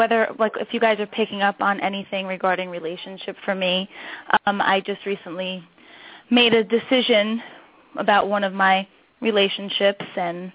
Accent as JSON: {"language": "English", "region": "Florida", "country": "United States", "said": "I'm Florida."}